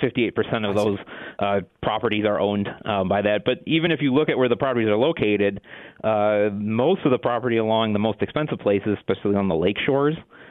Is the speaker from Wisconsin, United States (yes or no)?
yes; Wisconsin, United States; I grew up in Wisconsin, and there's always this sort of mindset that Illinois owns all northern Wisconsin.